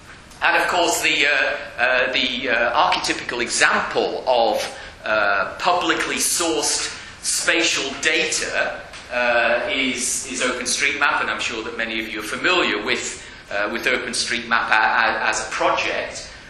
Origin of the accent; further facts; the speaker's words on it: Glasgow, Scotland, United Kingdom; it's always nice to come back to Edinburgh, and I say that as a Glaswegian.